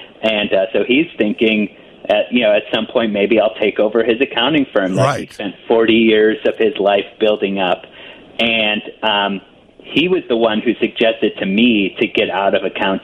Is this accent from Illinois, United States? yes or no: yes; Buffalo Grove, Illinois, United States; Or I'm not. I'm from Buffalo Grove, so northwest suburbs of Chicago.